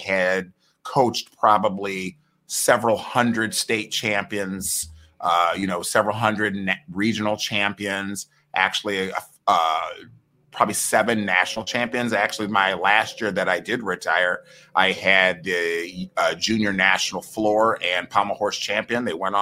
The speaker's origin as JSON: {"language": "English", "town": "Toledo", "region": "Ohio", "country": "United States", "tie": "born or raised there", "also_born_or_lived": "Columbus", "said": "Basically in Toledo. I mean, I'm originally from Columbus, but I basically grew up in Toledo, Ohio."}